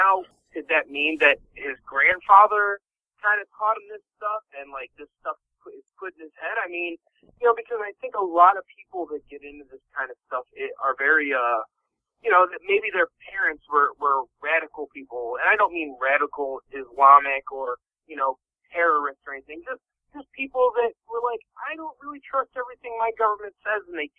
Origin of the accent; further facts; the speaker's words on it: Cleveland, Ohio, United States; I'm from Cleveland.